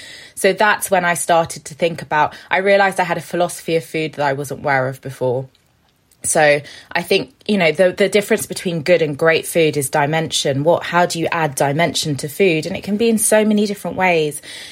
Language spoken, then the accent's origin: English; Paris, Île-de-France, France; growing up in Paris for a period of time and that really formed certain food memories for me, having the Caribbean background, having the background of my maternal grandparents being chicken farmers